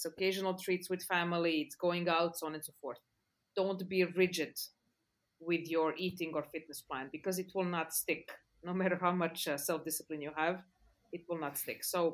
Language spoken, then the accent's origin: English; Serbia; moved away; I'm an expat for 30 years. So I'm originally from Serbia.